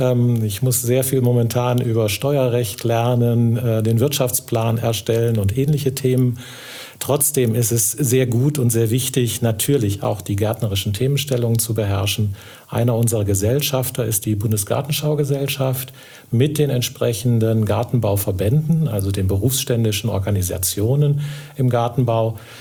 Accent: Hesse, Germany; ich komme eigentlich aus der Nähe von Kassel

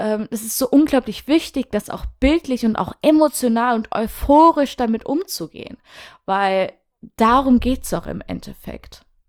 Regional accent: Rhineland-Palatinate, Germany; Pfalz oder Rheinhessen, also da bin ich back to the roots, da wo ich geboren bin, da komme ich auch her, so nach dem Motto.

